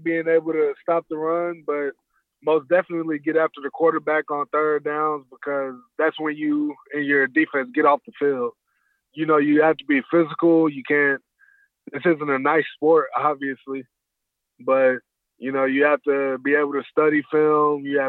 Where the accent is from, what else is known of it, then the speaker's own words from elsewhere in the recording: Tulsa, Oklahoma, United States; Just because I come from Tulsa doesn't mean that I can't play with you all or I can't compete.